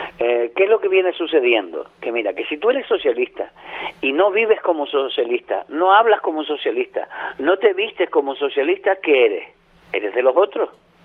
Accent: Canary Islands, Spain

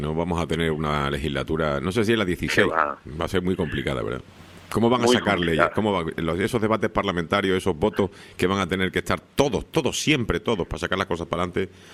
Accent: Spain; los españoles somos resilientes, los españoles como pueblo hemos pasado por situaciones muy complicadas

